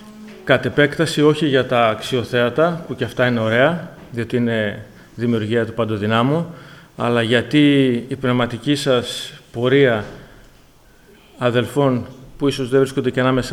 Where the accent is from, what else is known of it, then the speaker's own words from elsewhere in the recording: Alexandreia, Central Macedonia, Greece; now in Veria, Greece; μεγάλωσα και γεννήθηκα στην Αλεξάνδρεια από μια πολύτεκνη οικογένεια. Τα ιερά γράμματα τα έμαθα στην Εκκλησία των Γιαννητσών, αλλά εδώ και 17 χρόνια ζω στην Εκκλησία και εργάζομαι στην Βέρεια.